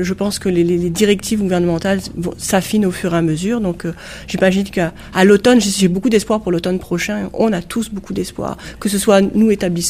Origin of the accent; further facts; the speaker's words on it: France; En tant que Français, je vous dirais européenne, ça serait possible.